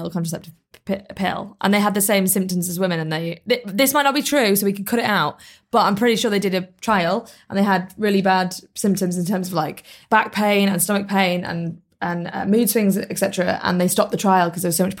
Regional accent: United Kingdom; Also, we're so British, they'll be like, no, you go first.

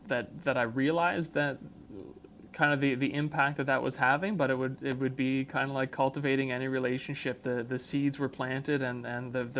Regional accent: Ontario, Canada; I grew up in Ontario, so several thousand kilometers from where I'm currently living. But in Ontario, it's a land full of trees, lakes, and rocks.

